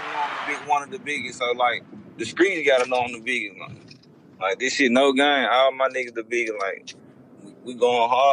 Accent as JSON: {"language": "English", "town": "Riverside", "country": "United States", "tie": "born or raised there", "said": "I was brought up in Riverside, over with my daddy from."}